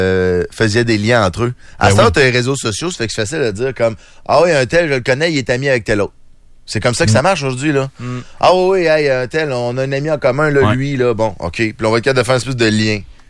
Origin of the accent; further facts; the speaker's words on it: Lévis, Quebec, Canada; now in Quebec City, Canada; je suis né à Lévis, j'ai grandi à Lévis, ça fait pas plus que 5 ans que je suis à Québec.